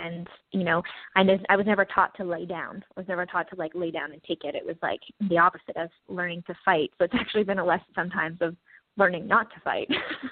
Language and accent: English; Sherwood Park, Alberta, Canada; I'm like a closet Sherwood Parkian. Like, I'm like always like ashamed of here. I grew up in Sherwood Park.